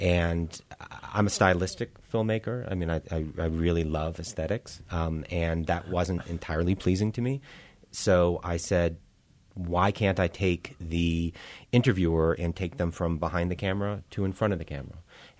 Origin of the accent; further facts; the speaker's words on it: Boston, Massachusetts, United States; We grew up in Boston.